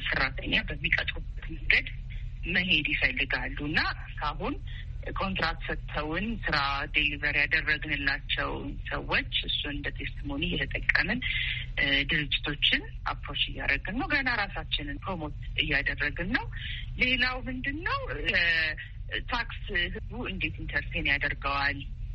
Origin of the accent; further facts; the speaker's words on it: Addis Ababa, Ethiopia; እኔ እንግዲህ ተወልጄ ያደግኩት አዲስ አበባ ነው።